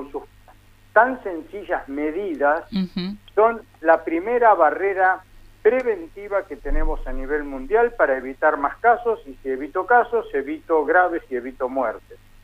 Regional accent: Argentina

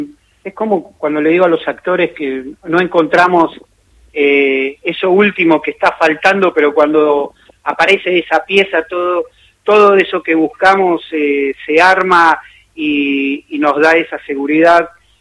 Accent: Buenos Aires, Argentina; born there; Yo nací en Barracas

